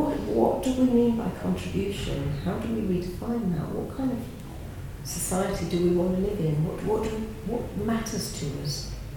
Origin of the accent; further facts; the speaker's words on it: Bristol, South West England, United Kingdom; And I come from Bristol